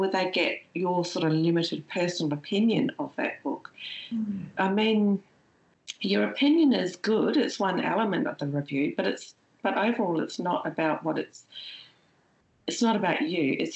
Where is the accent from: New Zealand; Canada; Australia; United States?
New Zealand; If you can't tell already, I'm a Kiwi. And so my family's always been split half, you know, half Aussie, half New Zealand.